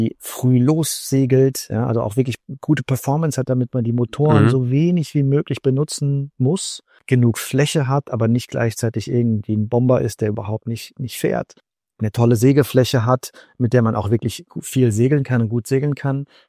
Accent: Rhineland-Palatinate, Germany; Hunsrück, meiner Heimat, meinen Wurzeln, dem Ort, an dem ich alles gelernt habe, was ich so kann, was Handwerk betrifft und was Ehrlichkeit und Handfestigkeit angeht. Und wo, wie gesagt, meine Vergangenheit und meine Wurzeln liegen, wo meine Familie auch immer noch wohnt.

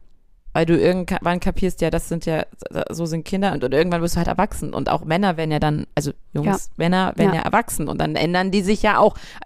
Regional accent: Dresden, Saxony, Germany; Viele von denen oder einige von denen sind da geblieben, also in Dresden, wo ich herkomme

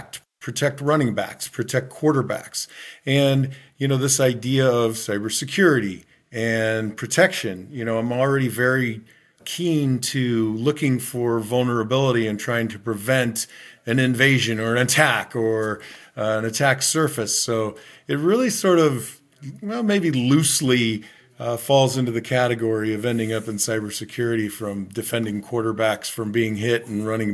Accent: Arizona, United States; I had three offers to play, and one was from my hometown school, the University of Arizona.

